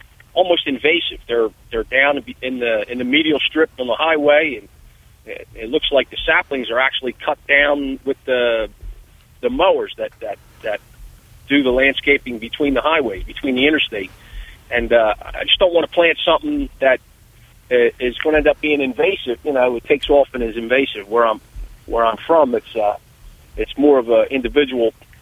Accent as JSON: {"language": "English", "region": "Ohio", "country": "United States", "said": "I'm from Morgan County, over this in southeastern Ohio."}